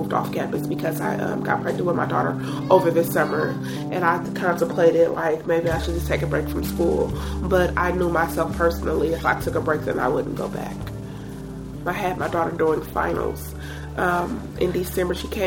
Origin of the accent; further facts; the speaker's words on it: Oakland, California, United States; I grew up in Oakland, and I'm from Oakland, and I go to Holy Names University.